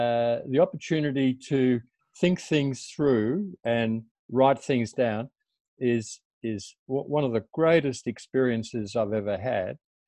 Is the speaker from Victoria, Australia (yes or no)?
yes; Melbourne, Victoria, Australia; born there; I was born in Melbourne in 1946. So I was officially the first of the baby boomers.